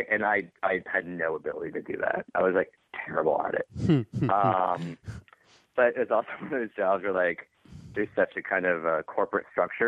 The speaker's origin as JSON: {"language": "English", "region": "Texas", "country": "United States", "also_born_or_lived": "Montreal, Canada", "said": "Oh, yeah, I just went to school there. I'm from Texas."}